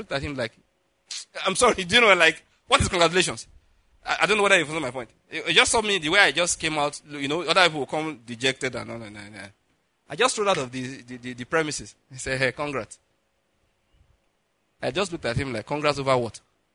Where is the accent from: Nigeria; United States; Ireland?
Nigeria; Enugu, Enugu State; I said, I come from Enugu, it's far. I can't come back.